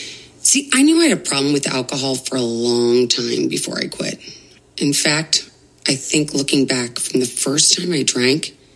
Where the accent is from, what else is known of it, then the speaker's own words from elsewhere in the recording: St. Louis, Missouri, United States; I grew up in St. Louis, home of Anheuser-Busch.